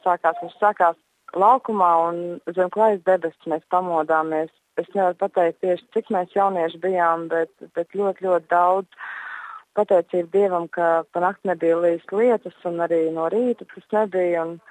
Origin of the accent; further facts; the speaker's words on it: Sigulda, Sigulda Municipality, Latvia; esmu no Siguldas un šajās dienās Sidnejā piedzīvoju kopā ar visiem pasaules jauniešiem svētkus.